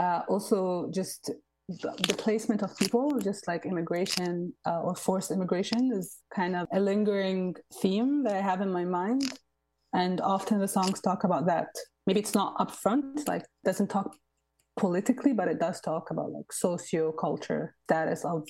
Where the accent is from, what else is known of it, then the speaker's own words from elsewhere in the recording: Alexandria, Alexandria Governorate, Egypt; I am Egyptian. I was born and raised in Alexandria, and I've been singing all my life.